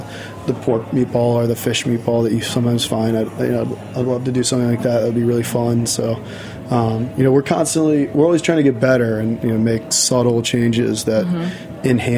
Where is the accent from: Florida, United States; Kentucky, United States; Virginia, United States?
Virginia, United States; And that's getting that ham from Virginia is fun because I'm from Virginia.